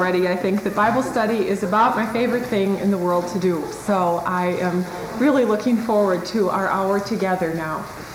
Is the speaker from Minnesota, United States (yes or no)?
yes; Northfield, Minnesota, United States; I'm from Northfield, Minnesota, and I live there with my husband and three children